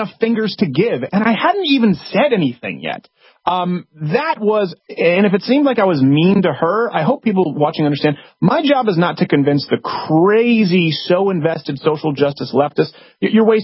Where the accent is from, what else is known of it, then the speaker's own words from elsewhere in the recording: Canada; I was raised in Canada too.